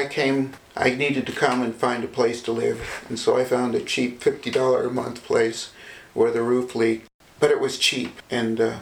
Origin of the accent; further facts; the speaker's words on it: Columbus, Ohio, United States; born there; I was born in Columbus, Ohio, almost in a taxi.